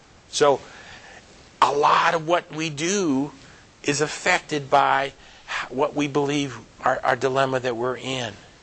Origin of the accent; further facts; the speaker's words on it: New Jersey, United States; I grew up in New Jersey, northwest New Jersey, Garden State Academy. It was an Adventist kind of little community